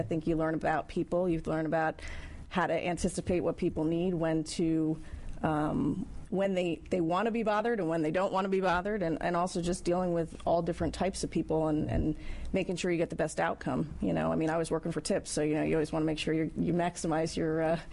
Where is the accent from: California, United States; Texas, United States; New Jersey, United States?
New Jersey, United States; Asbury Park; New Jersey, Asbury Park.